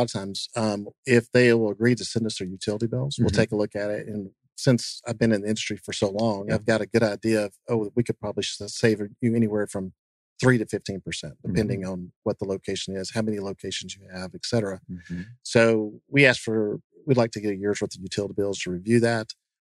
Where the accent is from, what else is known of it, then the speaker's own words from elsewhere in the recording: Double Springs, Alabama, United States; a small town that I grew up in Northwest Alabama called Double Springs.